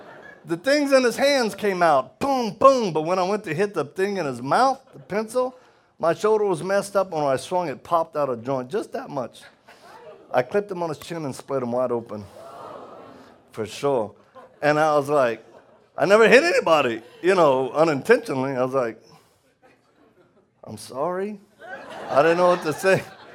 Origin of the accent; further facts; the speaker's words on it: Louisiana, United States; I'm from Louisiana, just in case y'all not know that.